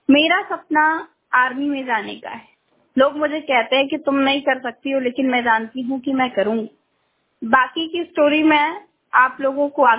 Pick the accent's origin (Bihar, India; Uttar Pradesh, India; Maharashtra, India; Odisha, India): Uttar Pradesh, India; Varanasi; और मैं यूपी वाराणसी जिले की निवासी हूँ। मेरा जन्म वाराणसी जिले के जगापटी नामक ग्राम में 2001 8 सितंबर को हुआ था।